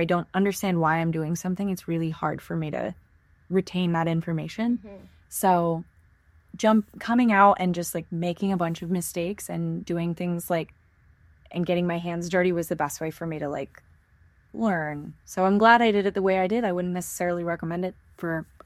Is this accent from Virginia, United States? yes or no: no; Washington, United States; The production was I'm from Washington.